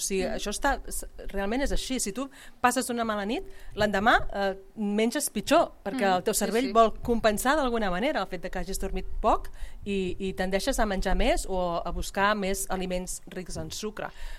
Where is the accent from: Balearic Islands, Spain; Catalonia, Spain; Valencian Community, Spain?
Catalonia, Spain; Sabadell; jo sóc de Sabadell, a Sabadell tenim el mercat